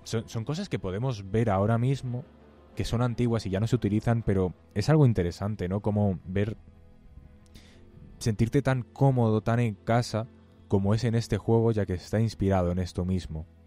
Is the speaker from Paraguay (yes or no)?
no; Spain; yo soy español, ¿vale? Pero ser español no significa ser tonto